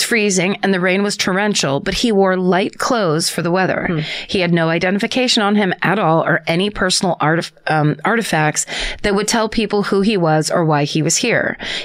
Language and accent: English; Saddleworth, North West England, United Kingdom; took place in my hometown, Saddleworth, New England.